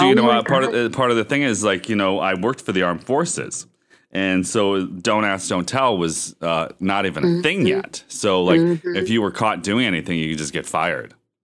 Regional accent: Erie, Pennsylvania, United States; So where I grew up in Erie is it was a post-industrial town, but it did have a pretty good art scene, you know.

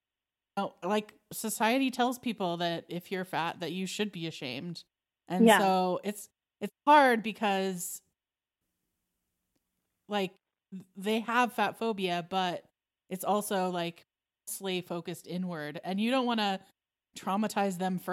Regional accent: Indiana, United States; No, I'm actually from Indiana, like Northern Indiana.

